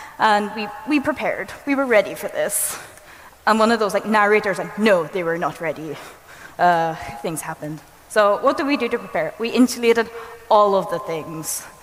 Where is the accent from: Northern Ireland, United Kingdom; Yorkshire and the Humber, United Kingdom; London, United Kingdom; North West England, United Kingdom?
Northern Ireland, United Kingdom; And I'm from Northern Ireland, and my dogs actually have had Irish passports for the longest time.